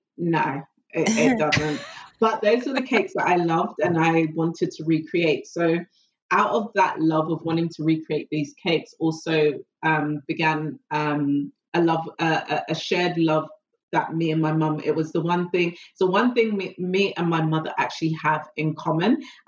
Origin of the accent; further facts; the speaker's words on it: Zimbabwe; born there; growing up, we've always had cake in the house. And I think you can kind of make it a cultural thing because I was born in Zimbabwe. So my family are born in Zimbabwe and we have a big thing about cake and tea.